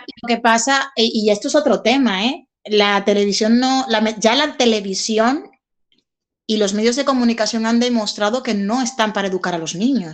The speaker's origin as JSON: {"language": "Spanish", "country": "Dominican Republic", "said": "Mira, en República Dominicana somos más de los Reyes Magos."}